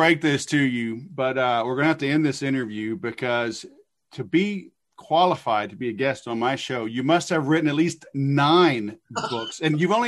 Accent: Louisiana, United States; I tell people, you know, I grew up in Louisiana, and English was an elective.

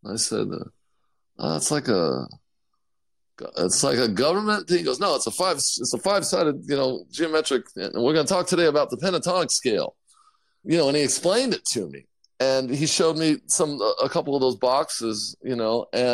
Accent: California, United States; going back when I was, 13, 14, growing up in Orange County, you know, I was playing in little garage bands

